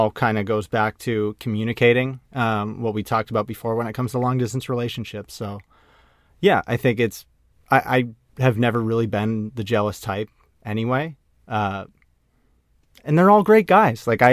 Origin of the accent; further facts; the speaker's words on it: Maine, United States; I grew up in Maine, played, professional baseball for 5 years in the San Francisco Giants organization.